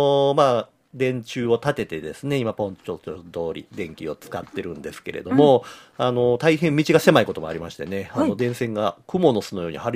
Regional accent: Kyoto, Japan; 観光客の方のみならず私たち地元の京都人もねよく歩いて楽しめる場所ですよね

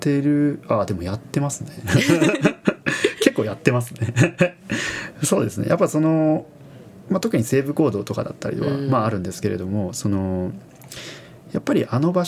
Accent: Nagasaki, Japan; now in Kyoto, Japan; 僕は長崎からはるばるやってきてます

